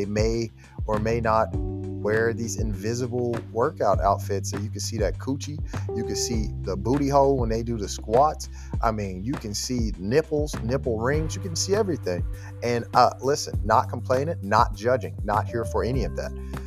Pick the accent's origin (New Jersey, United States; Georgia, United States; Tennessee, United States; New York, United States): Tennessee, United States; Memphis; I'm from Memphis, Tennessee.